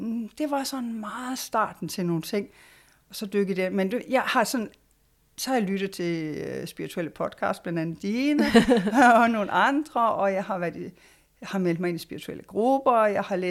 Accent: Bjerringbro, Central Denmark Region, Denmark; also born or lived in Vejle; now in Harridslev, Denmark; Jeg er faktisk født i Vejle, og så er vi flyttet til Bjerringbro, og så er jeg selv flyttet til Randers.

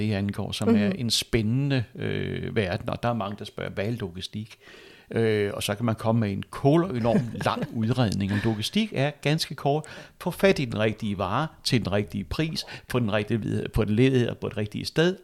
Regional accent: Copenhagen, Capital Region of Denmark, Denmark; now in Næstved, Denmark; Oprindeligt er jeg københavner, jeg er ærkekøbenhavner, kommer fra Vesterbro, fra det mørke Vesterbro, og har selvfølgelig haft min ungdom, min skoledom, min lærdom derinde.

